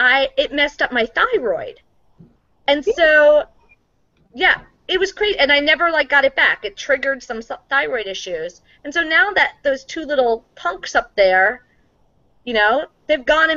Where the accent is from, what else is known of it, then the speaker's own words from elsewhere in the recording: New York, United States; And so I'm from New York, and when I go back home and we take the kids somewhere